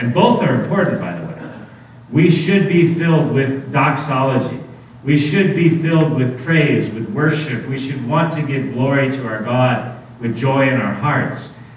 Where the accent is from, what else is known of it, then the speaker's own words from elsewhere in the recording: Huntington Beach, California, United States; because I grew up in Huntington Beach, about 20 minutes away